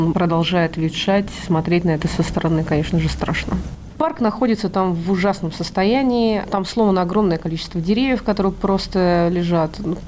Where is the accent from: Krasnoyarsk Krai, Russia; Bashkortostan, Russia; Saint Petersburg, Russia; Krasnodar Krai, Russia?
Saint Petersburg, Russia; мы, как петербуржцы, очень переживаем